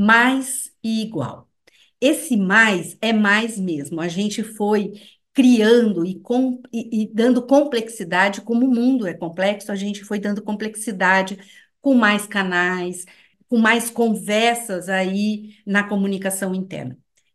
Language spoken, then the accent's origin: Portuguese; Paraná, Brazil; accent: strong inland Paraná accent; now in Curitiba, Brazil; Não venho lá do sertão, mas eu venho do interior do Paraná, então vocês observam que meu sotaque é carregado.